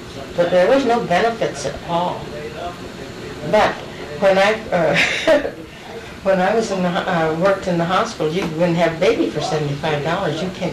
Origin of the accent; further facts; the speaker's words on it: Atwater, Ohio, United States; also born or lived in Pennsylvania / Newton Falls, Ohio; Well, we lived in Ohio. I was born in Pennsylvania, but then when I was about 4 years old, we moved to Atwater, Ohio